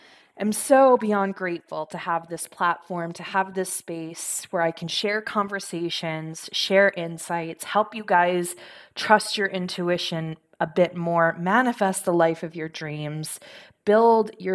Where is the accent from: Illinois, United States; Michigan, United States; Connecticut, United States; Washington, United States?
Connecticut, United States; And I love hearing about all of the amazing places to visit in my neck of the woods, because I'm from Connecticut.